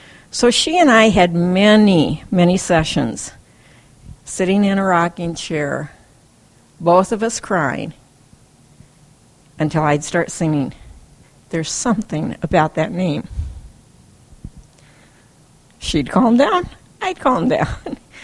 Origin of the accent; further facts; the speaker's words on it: Waupaca, Wisconsin, United States; born there; I was born in Waupaca, but they did still live in New London at the time